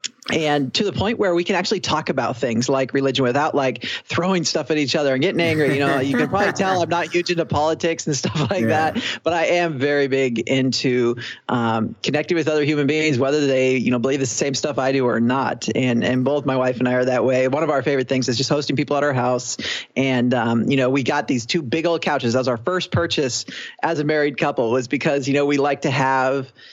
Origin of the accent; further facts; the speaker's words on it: Bellingham, Washington, United States; Totally. Born and raised in Bellingham.